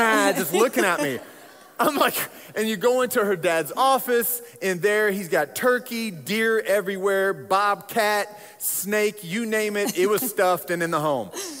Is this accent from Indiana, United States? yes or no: yes; Indianapolis, Indiana, United States; I'm an inner city kid from Indianapolis, Indiana.